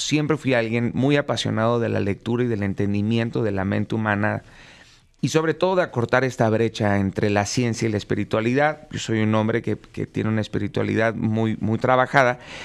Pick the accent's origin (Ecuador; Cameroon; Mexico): Mexico; Mazatlán, Sinaloa; yo soy de Mazatlán, Sinaloa